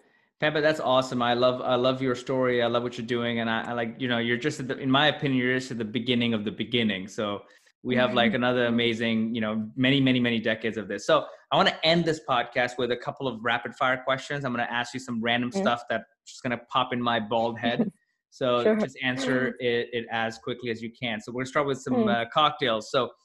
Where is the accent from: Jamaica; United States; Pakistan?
Pakistan; my culture, I'm originally Pakistani